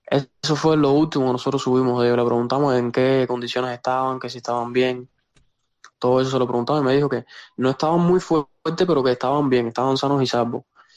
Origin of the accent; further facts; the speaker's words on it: Jagüey Grande, Matanzas, Cuba; now in Minsk, Belarus; Yo salí de Cuba el 15 de diciembre.